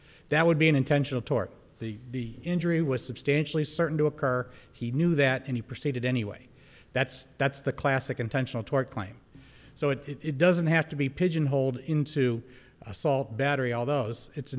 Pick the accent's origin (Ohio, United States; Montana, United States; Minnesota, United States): Ohio, United States; Medina; I grew up in Medina, and I love Medina County, but Cleveland's a lot closer for us.